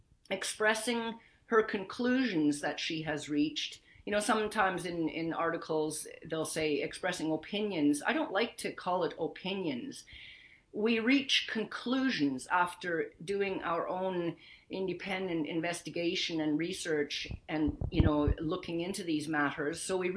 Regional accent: Canada; I'm a Canadian

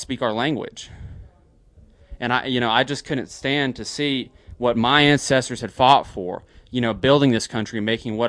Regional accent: North Carolina, United States; because originally I am from North Carolina. And I remember, you know, the people growing up

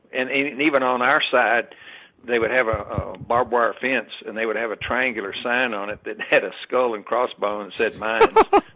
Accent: Nashville, Tennessee, United States; I said, sir, I'm from Nashville, Tennessee.

